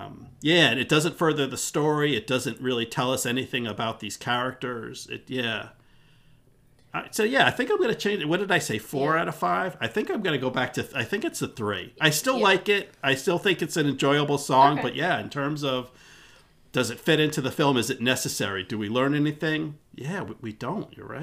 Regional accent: New Jersey, United States; Like I grew up in New Jersey.

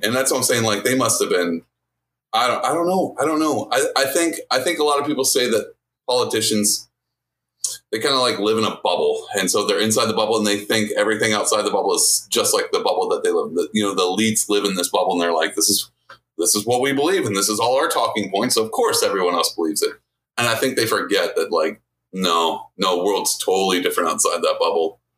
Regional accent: Texas, United States; now in New York, United States; Although I'm a Texan and I moved to New York.

